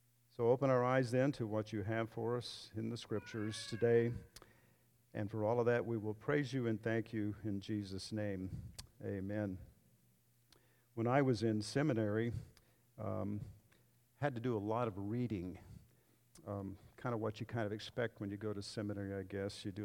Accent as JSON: {"language": "English", "town": "Athens", "country": "United States", "said": "I am from Athens. I retired from being the lead pastor at Grace Bible Church in Athens"}